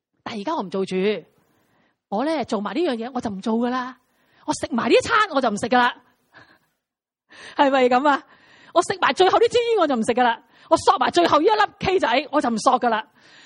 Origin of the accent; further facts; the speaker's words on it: China; 我哋中国人有一句说话好好嘅。